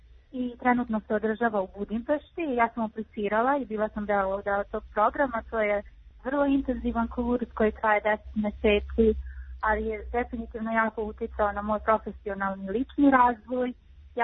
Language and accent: Serbian; Novi Sad, Vojvodina, Serbia; dolazim iz Novog Sada.